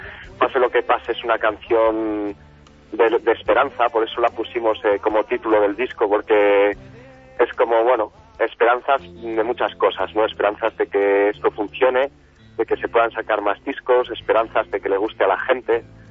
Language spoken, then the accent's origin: Spanish; Burgos, Castile and León, Spain; digamos que soy de Burgos, de Castilla y León, y es un poco el volver a empezar, ¿no?